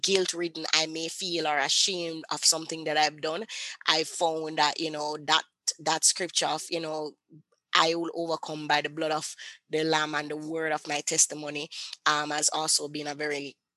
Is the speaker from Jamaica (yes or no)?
yes; Jamaica; You know, I'm from Jamaica, so I didn't even know that thing exists, right?